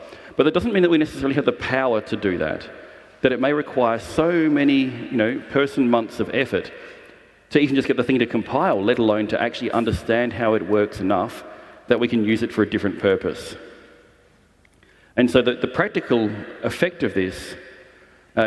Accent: Australia; I'm an Australian, I live in Australia

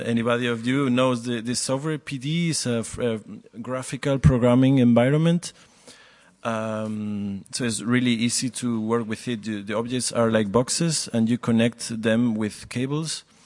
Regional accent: Spain; English is a second language; now in Berlin, Germany; I came from Spain, but I live here in Berlin.

